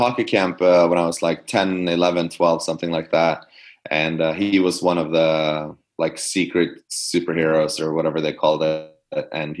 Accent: Sweden; English is a second language; Yeah, I was ranked number two in the country growing up in Sweden.

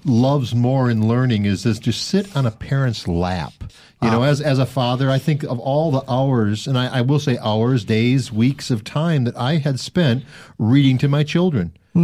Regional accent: Pacific Northwest, United States; I come from the West Coast, Northwest, and we're in the Northwest, but I'm more farther west. I'm over in the Seattle area.

